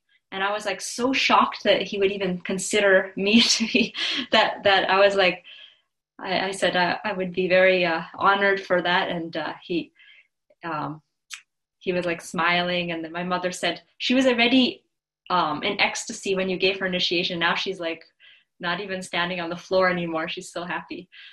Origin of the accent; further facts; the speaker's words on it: Belgium; my parents are disciples of Srila Prabhupada, and they were living in Belgium. I was born in Belgium, Europe